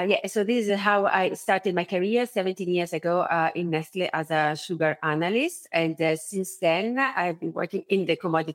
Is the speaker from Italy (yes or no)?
yes; Rome, Lazio, Italy; I grew up in Rome, definitely not a commodity origin